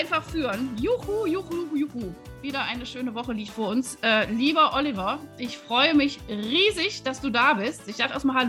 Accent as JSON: {"language": "German", "town": "Wuppertal", "region": "North Rhine-Westphalia", "country": "Germany", "said": "ich bin ja Wuppertalerin und ich komme auch aus der Südstadt und ich war sogar noch vor einer Woche in Wuppertal"}